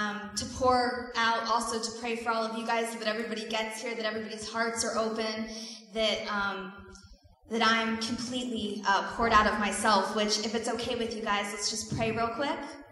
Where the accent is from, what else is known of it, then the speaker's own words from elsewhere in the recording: New York, United States; I'm a New Yorker, so we never just say anything.